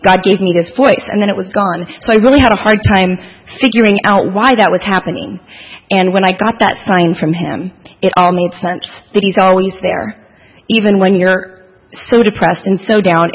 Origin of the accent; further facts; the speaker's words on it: Bakersfield, California, United States; I'm from Bakersfield, California. So I'm basically Southern.